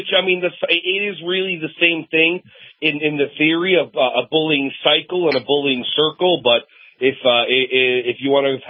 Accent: New Jersey, United States; I mean, I grew up in New Jersey, Jewish kid in my own situation like that, where I had dealt with bullying, mental and physical, and then moved to another part of New Jersey that was highly Jewish

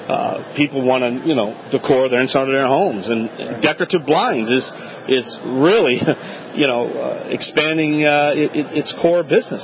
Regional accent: New Orleans, Louisiana, United States; New Orleans is my hometown. I live here, and it's just a fascinating city.

